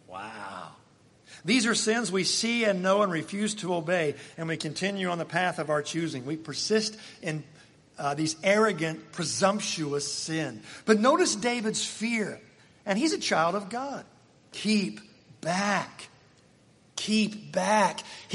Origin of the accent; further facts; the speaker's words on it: Ireland; Well, I'm Irish, so it's okay if I have a temper.